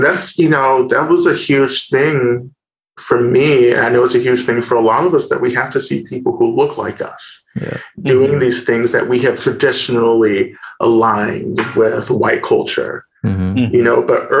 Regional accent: the South, United States; moved away as an adult; now in Boston, United States; Because where I came from, like, I came from the South to Boston in my early 20s, like, no one meditated.

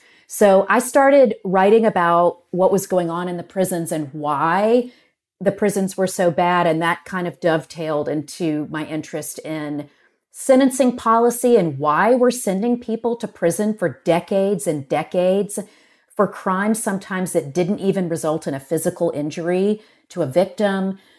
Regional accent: Birmingham, Alabama, United States; So that was the last stop, and Birmingham happens to be my hometown.

